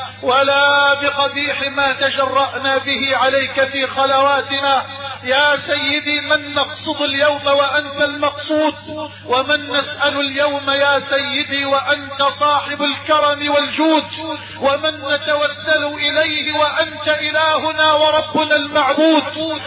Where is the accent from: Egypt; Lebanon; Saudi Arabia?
Egypt; بلدنا مصر